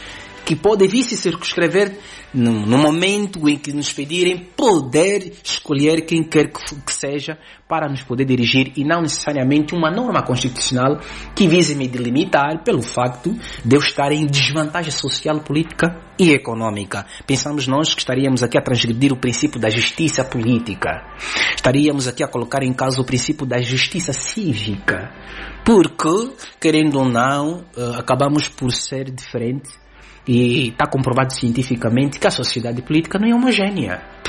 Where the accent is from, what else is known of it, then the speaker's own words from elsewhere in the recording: Angola; Mas eu sou angolano. Sendo angolano, ninguém me pode coartar o direito de eu decidir sobre o meu futuro político.